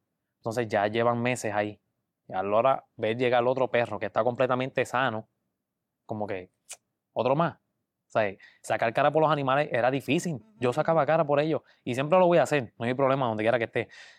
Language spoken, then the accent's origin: Spanish; Jayuya, Puerto Rico; Sí, yo soy de Jayuya.